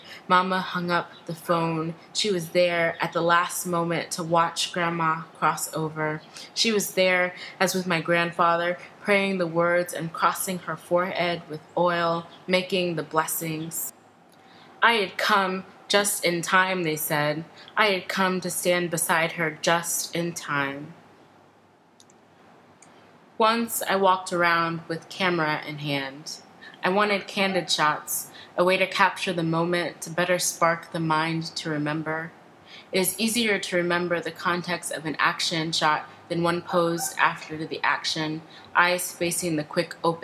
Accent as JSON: {"language": "English", "region": "the South", "country": "United States", "tie": "born or raised there", "said": "We were walking and talking about growing up in the South, black and women, and wanting to be writers."}